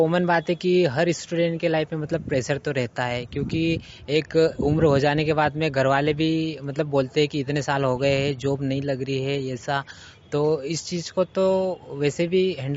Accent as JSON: {"language": "Hindi", "town": "Gudikheda", "country": "India", "said": "ये गुड़ीखेड़ा से।"}